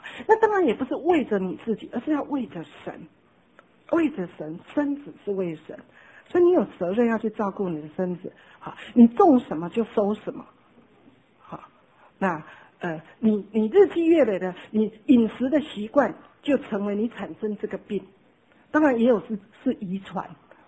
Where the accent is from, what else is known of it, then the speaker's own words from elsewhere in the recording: Taiwan; 红萝卜，我们台湾人都是白萝卜，好，不爱吃红萝卜的